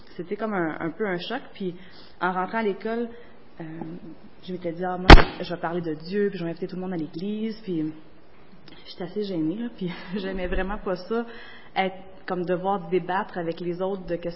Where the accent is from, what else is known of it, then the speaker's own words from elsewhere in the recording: Gatineau, Quebec, Canada; also born or lived in Maniwaki; Mes parents étaient catholiques, se sont convertis juste un peu avant que je naisse. On est déménagé de Maniwaki à Gatineau quand j'avais 3 ans. Et puis, on s'est installé à l'église de Gatineau quand j'avais 3 ans.